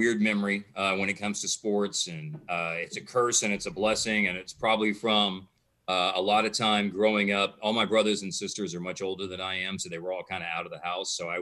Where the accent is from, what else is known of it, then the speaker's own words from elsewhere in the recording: Louisville, United States; a lot of time spent growing up in Louisville